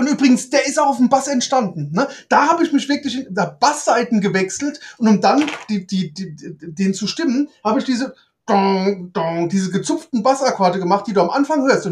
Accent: Rhineland-Palatinate, Germany; ich stamme ja aus der Nähe von Rammstein mit einem M, ne, der größte amerikanische Militärflughafen.

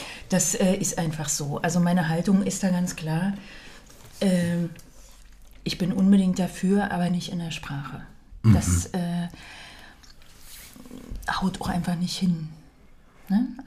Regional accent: Berlin, Germany; ich bin eine Frau, geboren und aufgewachsen in Ost-Berlin, 50 Jahre alt

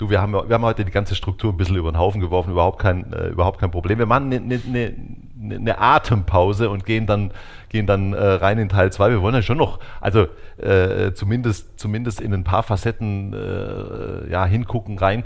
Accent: Southern Germany, Germany; Ich komme ja aus Süddeutschland, das heißt, ich bin aufgewachsen mit dem Schweizer Fernsehen tatsächlich.

